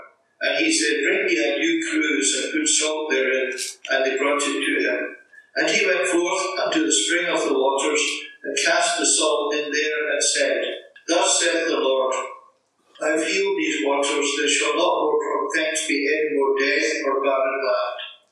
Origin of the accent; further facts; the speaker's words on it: Glasgow, Scotland, United Kingdom; from Glasgow.